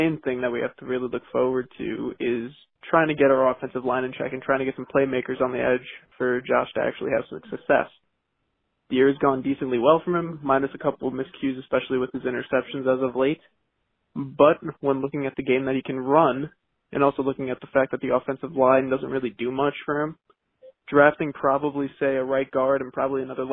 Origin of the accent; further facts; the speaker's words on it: Hopewell, New York, United States; Hey, how's it going, guys? … I'm from Hopewell, New York.